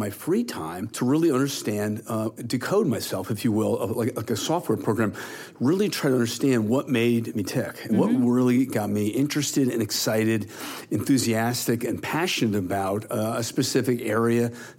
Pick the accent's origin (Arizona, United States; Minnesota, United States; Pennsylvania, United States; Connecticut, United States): Connecticut, United States; Westport; it was kind of a magical experience growing up in Connecticut, Westport, Connecticut, specifically a bedroom community of New York City, about 50 miles outside of New York City on Long Island Sound.